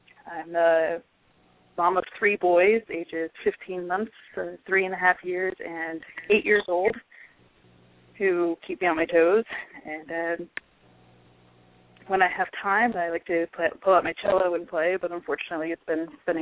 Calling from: Pensacola, Florida, United States; I'm calling from Pensacola.

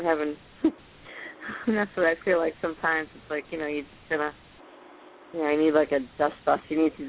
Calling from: Massachusetts, United States; Yeah, I'm near Boston.

